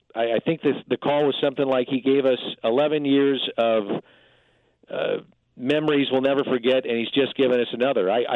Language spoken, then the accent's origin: English; St. Louis, Missouri, United States; And we grew up in South St. Louis, didn't have a lot of money